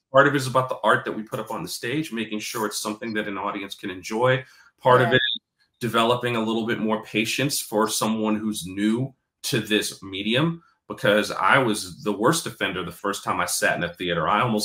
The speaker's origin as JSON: {"language": "English", "town": "Brooklyn", "region": "New York", "country": "United States", "tie": "born or raised there", "said": "bring it all the way back to growing up in Brooklyn."}